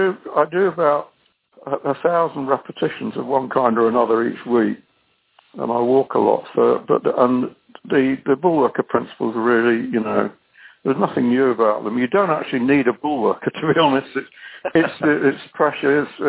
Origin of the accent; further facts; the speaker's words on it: Manchester, North West England, United Kingdom; also born or lived in Liverpool; in Manchester, which is where I come from. Well, I was born in Liverpool.